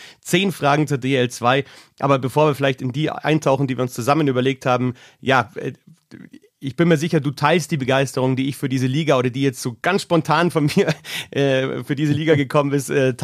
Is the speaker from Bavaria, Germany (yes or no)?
yes; Bavaria, Germany; nicht München die Großstadt, sondern schon Rosenheim, weil ich bin auf dem Dorf aufgewachsen.